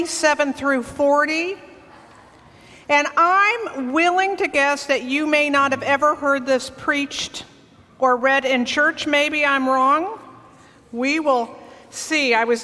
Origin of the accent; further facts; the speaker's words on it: California, United States; I grew up in California and I never learned about internment camps